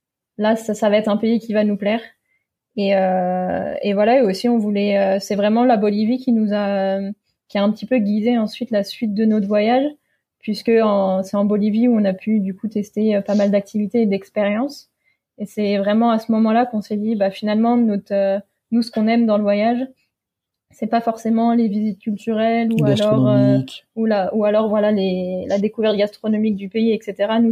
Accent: Pays de la Loire, France; now in Australia; Et moi, donc … j'ai 28 ans et je suis originaire de Vendée.

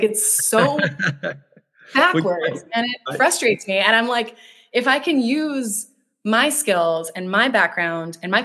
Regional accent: Portland, United States; I mean, I'm obviously from Portland, so like I spend a lot of time in nature

